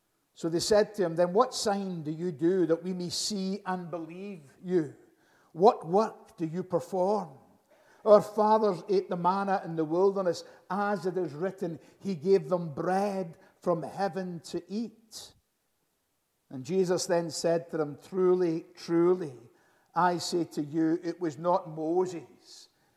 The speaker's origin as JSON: {"language": "English", "town": "Glasgow", "region": "Scotland", "country": "United Kingdom", "tie": "born or raised there", "said": "I was born in Springburn in Glasgow. I was brought up in Knightswood, not that far from here."}